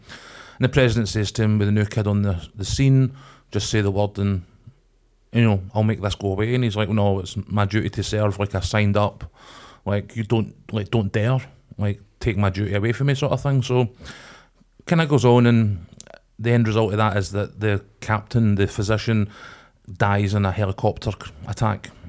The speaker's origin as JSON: {"language": "English", "country": "United Kingdom", "said": "this has been the disappointing aspect for me as a British citizen"}